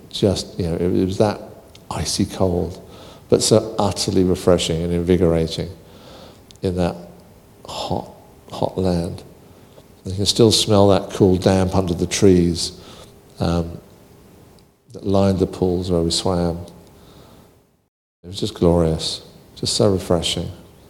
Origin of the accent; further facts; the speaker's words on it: United Kingdom; Very occasionally coffee, but I'm British, so it's mostly tea.